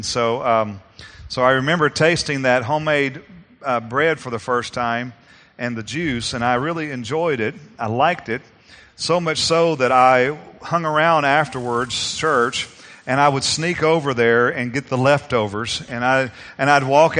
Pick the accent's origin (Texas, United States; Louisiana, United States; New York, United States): Texas, United States; Kilgore; in Henderson, Texas, which is in East Texas where I'm from. I'm not from Henderson. We actually lived in Kilgore.